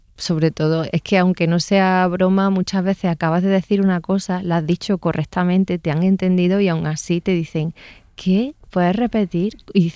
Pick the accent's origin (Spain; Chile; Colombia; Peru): Spain; Andalusia; accent: Andalusian; al final he acabado haciéndolo en acento neutro casi todo. Digo, ¿pero dónde está mi acento andaluz?